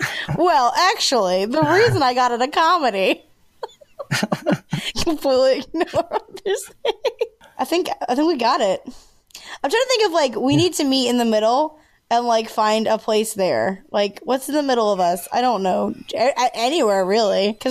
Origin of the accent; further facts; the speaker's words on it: Sumter, South Carolina, United States; No, that's in Sumter. That's in my hometown, which I don't want to say because I feel like it's a front for another property.